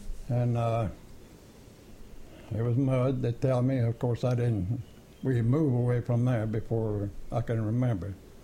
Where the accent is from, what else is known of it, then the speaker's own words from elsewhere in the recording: Church Point, Louisiana, United States; born there; I was born in Church Point, over Church Point, Louisiana.